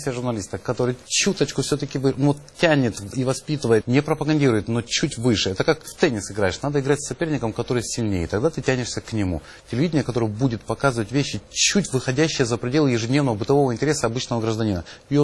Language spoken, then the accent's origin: Russian; Abkhazia, Georgia; Я грузин, не могу попасть в Абхазию.